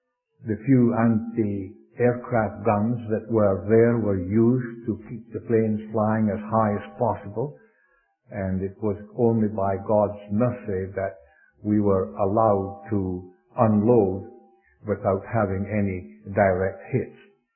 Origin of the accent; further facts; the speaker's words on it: Scotland, United Kingdom; born there; I was born in Scotland, but I was born again in Scotland, and I thank God for that.